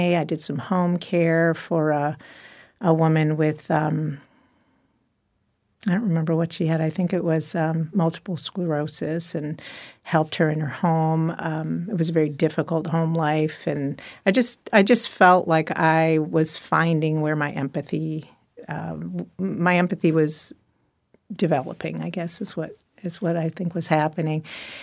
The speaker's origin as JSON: {"language": "English", "town": "Detroit", "region": "Michigan", "country": "United States", "tie": "born or raised there", "said": "I grew up in Detroit. I'll just start back there."}